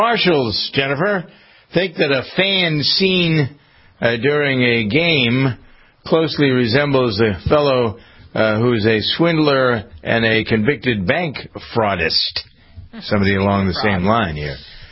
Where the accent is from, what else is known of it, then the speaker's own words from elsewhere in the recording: Boston, Massachusetts, United States; I don't know, but I know because I come from Boston, I guess I'm more acutely aware of it.